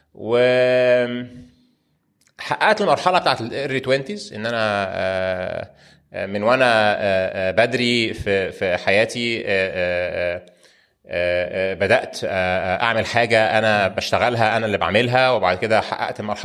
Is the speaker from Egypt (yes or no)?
yes; Egypt; الكالتشر الهندي كالتشر مكافحه يعني زينا كده كمصريين